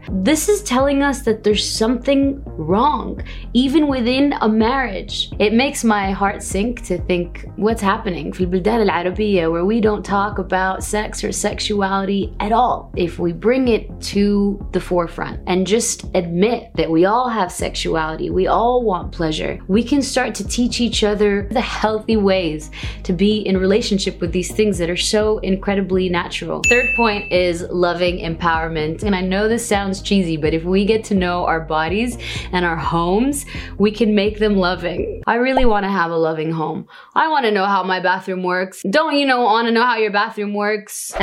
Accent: Saudi Arabia; moved away as an adult; I'm an artist from Saudi Arabia. I was born and raised there. I moved here 6 years ago.

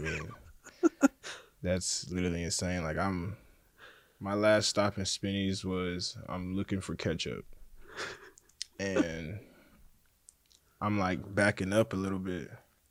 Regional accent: United States; I mean, I kind of always been away from family, like growing up in the States.

